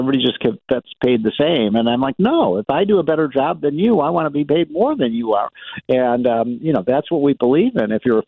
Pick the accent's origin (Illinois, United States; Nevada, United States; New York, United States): Illinois, United States; Chicago; when I was 17 and 18 years old, growing up in Chicago